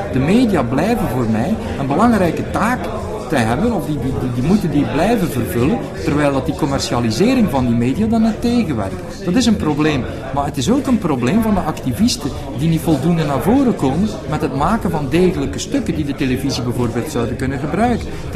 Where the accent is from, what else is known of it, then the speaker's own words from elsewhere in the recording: Flanders, Belgium; Ook bij ons in Vlaanderen, in België, kwam de commerciële media al precies in die decennia waarin dat het neoliberalisme werd doorgevoerd, ook bij ons.